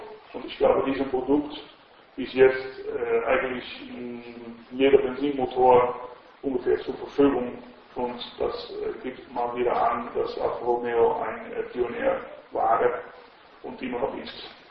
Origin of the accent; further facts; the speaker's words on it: Netherlands; German is a second language; now in Italy; Ich bin Holländer, wie Sie vielleicht hören. Ich arbeite und bin schon seit 85 in Italien